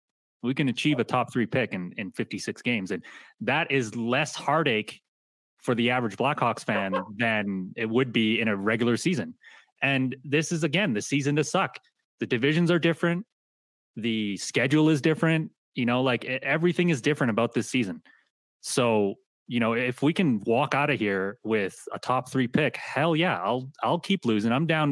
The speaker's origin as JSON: {"language": "English", "town": "Calgary", "region": "Alberta", "country": "Canada", "tie": "born or raised there", "said": "I'm a big Flames fan. I grew up in Calgary."}